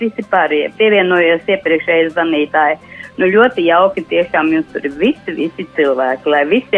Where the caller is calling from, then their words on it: Ķekava, Ķekava Municipality, Latvia; no Ķekavas.